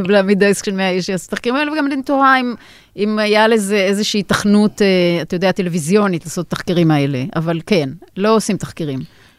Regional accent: Jerusalem, Jerusalem District, Israel; אני הייתי ילדה ירושלמית, וגדלתי לתוך הדבר הזה.

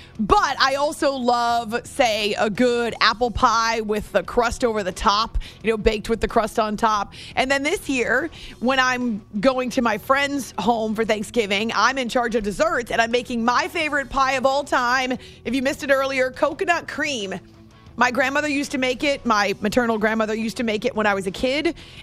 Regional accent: New Hampshire, United States; I'm from New Hampshire, man.

